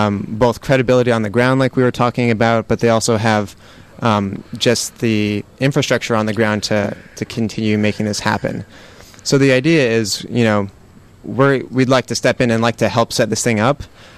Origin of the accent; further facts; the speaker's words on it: Menlo Park, California, United States; I'm from the Bay Area, actually. I'm a local, so I was born in Menlo Park.